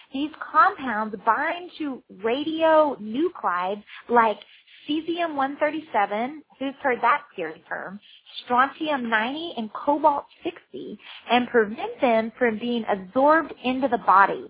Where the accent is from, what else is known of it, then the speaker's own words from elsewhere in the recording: Texas, United States; I'm from Texas, so they were doing collard greens and all this crazy stuff